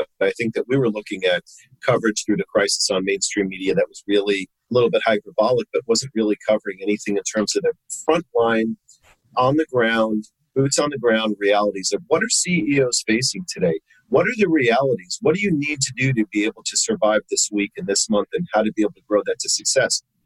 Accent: New Jersey, United States; now in Northern Virginia, United States; I'm a child of the New York, New Jersey area. I grew up in North Jersey, and you know, my parents are from New York, from Brooklyn, and I was born and raised in North Jersey

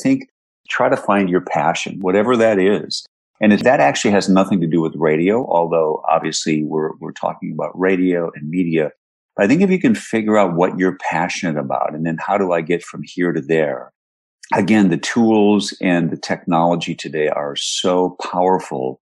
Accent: Twin Cities, Minnesota, United States; I loved what NBC did as a kid growing up in the Twin Cities.

